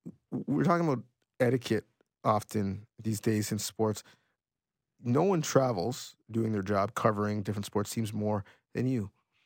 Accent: Canada; This might be controversial for some, especially as a Canadian.

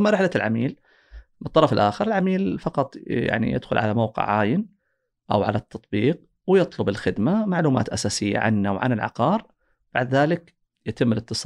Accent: Saudi Arabia; عندنا بالسعودية يمكن ما زال السوق هذا جدا ناشئ

